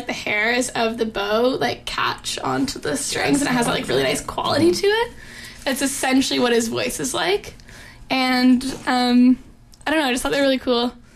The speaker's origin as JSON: {"language": "English", "town": "Toronto", "region": "Ontario", "country": "Canada", "said": "I'm from Toronto"}